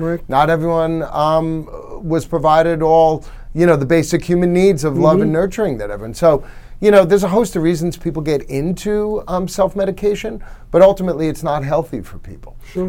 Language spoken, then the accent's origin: English; Bellmore, New York, United States; I'm a proud Islander. I'm raised here. I live here. I was raised in Belmore, live in Northport, you know. So I'm an Islander through and through.